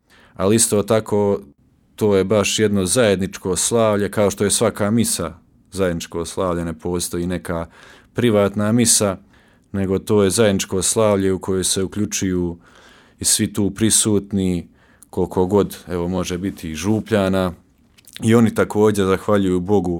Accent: Široki Brijeg, West Herzegovina Canton, Bosnia & Herzegovina; ja sam sa Širokog Brijega, kao što smo već rekli, selo Mokro, peto i najmlađe dijete u obitelji … Ive, rođene Zorić, i odgajan sam tako uvjeri u katoličkom duhu

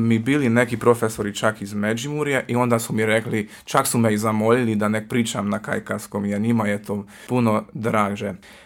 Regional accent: Hungary; now in Zagreb, Croatia; dolazim iz Mađarske, po narodnosti sam Hrvat i sad trenutno studiram u Zagrebu, ali sam bogoslov jedne mađarske biskupije.

